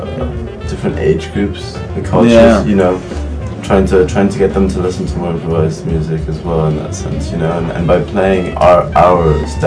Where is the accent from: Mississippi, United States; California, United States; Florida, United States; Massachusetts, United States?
California, United States; moved away; We're both originally from California. I'm also French and South American.